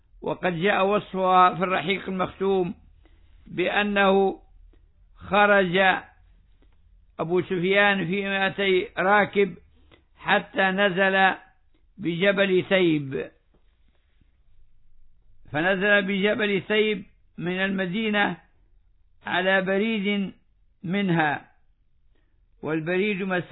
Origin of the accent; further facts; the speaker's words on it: Libya; accent: Libyan; والسويق هو ما نسميه في لهجتنا الليبية السويقة